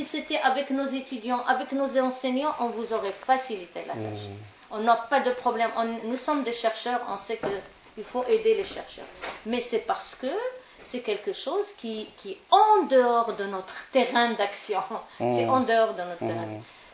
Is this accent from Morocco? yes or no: yes; Morocco; moi, en tant que Marocaine